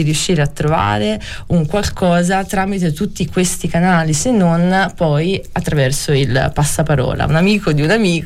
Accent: Senigallia, Marche, Italy; moved away as an adult; now in Florence, Italy; Che vengo dalle Marche, sono di Senigallia e vivo qua da 19 anni.

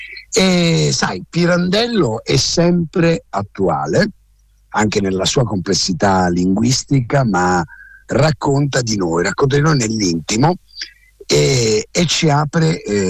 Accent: Calabria, Italy; accent: Calabrian; nel mio dialetto calabrese

